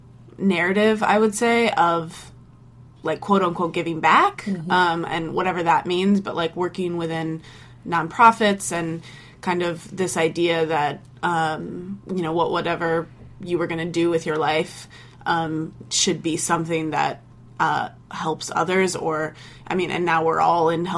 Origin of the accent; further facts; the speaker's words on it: Iowa, United States; And now that I've been living in the U.S. for a few years, which is the longest since I was growing up in Iowa